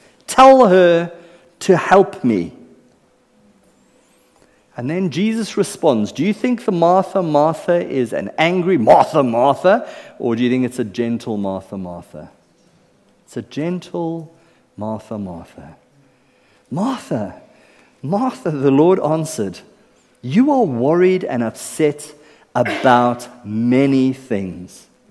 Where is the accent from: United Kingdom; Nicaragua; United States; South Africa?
South Africa; born there; I was born in South Africa. We call our mothers Mom, M-O-M.